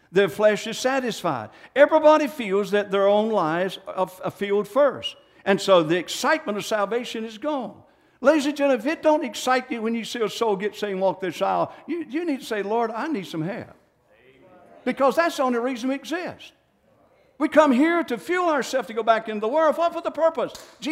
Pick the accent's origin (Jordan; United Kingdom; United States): United States; born there; just because I was born in America does not make me a saint